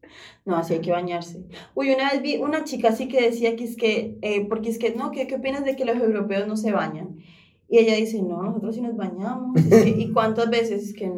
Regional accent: Venezuela; now in Spain; Yo sé que soy venezolana, pero tampoco estoy allá.

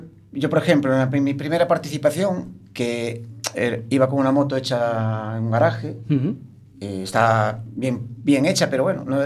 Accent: Galicia, Spain; Al final somos todos gallegos.

